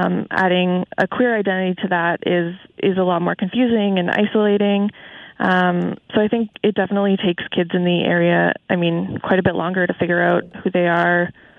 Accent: New Hamburg, Ontario, Canada; now in Toronto, Canada; So I grew up in New Hamburg, so Wilmot, township, so right in the throes of Harold's area. I went to Waterloo, Oxford, as everyone there does, and I moved to Toronto just after high school.

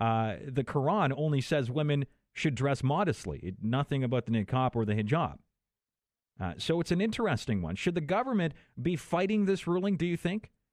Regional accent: Poland; I'm originally from Poland. I was born in Poland.

